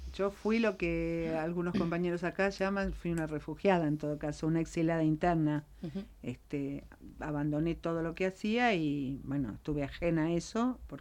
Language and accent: Spanish; Argentina; en mi país nosotros denunciamos maltrato y tortura